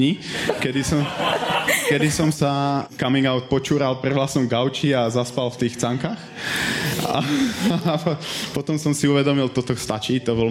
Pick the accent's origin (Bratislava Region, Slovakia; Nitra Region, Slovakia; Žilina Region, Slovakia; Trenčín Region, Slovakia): Nitra Region, Slovakia; Levice; Ja som z malého mesta, ja som z Levíc